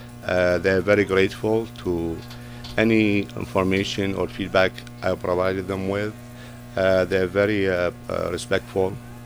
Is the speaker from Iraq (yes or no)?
yes; Iraq; moved away as an adult; now in United States; I born and raised in Iraq, and I did my medical school in Baghdad University Hospital.